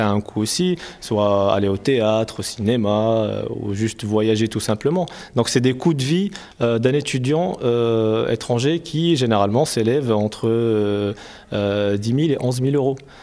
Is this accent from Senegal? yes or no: no; Morocco; je suis marocain